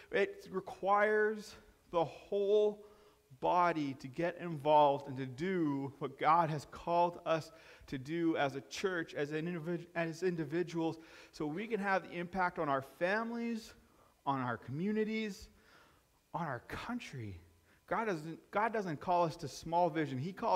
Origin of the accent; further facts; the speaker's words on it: Saskatchewan, Canada; Of course, growing up in Saskatchewan, I bleed green